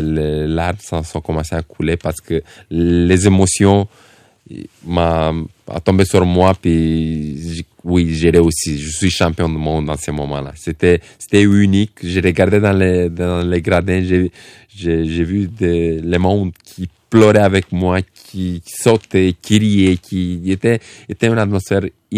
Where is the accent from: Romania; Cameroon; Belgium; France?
Romania; French is a second language; now in Canada; j'arrivais ici, je ne parlais pas français ni anglais. Un jeune boxeur de la Roumanie. Puis le Québec m'a adopté aussi rapidement.